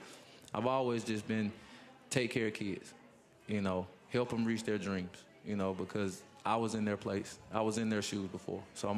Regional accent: Atlanta, Georgia, United States; Well, I'm from Atlanta, Georgia, so I'm a Southern boy.

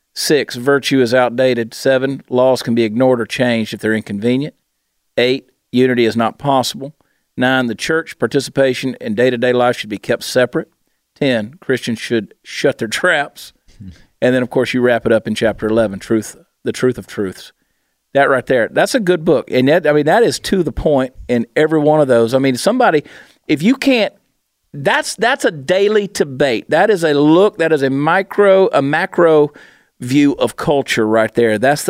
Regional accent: Georgia, United States; I grew up in Georgia, right on the South Carolina line.

